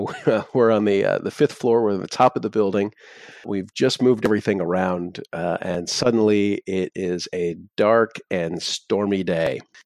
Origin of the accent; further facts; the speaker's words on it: United States; now in Wrocław, Poland; I'm also an American guy living in Wrocław, Poland.